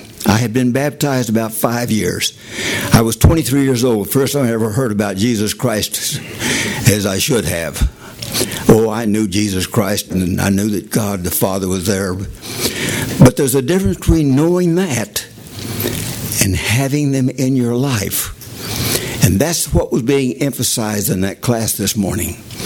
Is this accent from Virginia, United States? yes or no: no; Oklahoma, United States; I was born and raised in Oklahoma. That's where I lived.